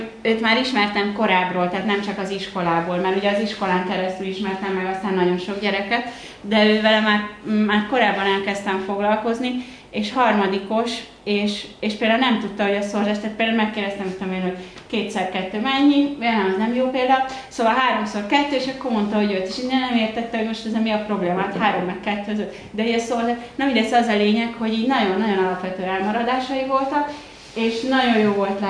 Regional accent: Budapest, Hungary; tehát én budapesti vagyok, és nem vagyok vanyarci benszülött.

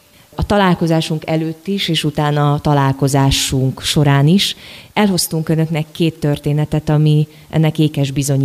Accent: Vojvodina, Serbia; ő egy hetet nálam van Délvidéken, én egy kis falucskából származom

